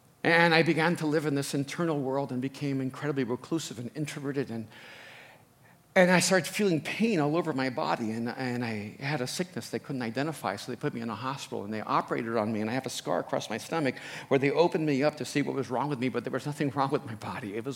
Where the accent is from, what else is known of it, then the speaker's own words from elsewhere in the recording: El Salvador; first language Spanish; English is a second language; now in United States; I'm an immigrant from El Salvador, first generation. Spanish was my first language. My grandparents raised me for the first 5 years of my life.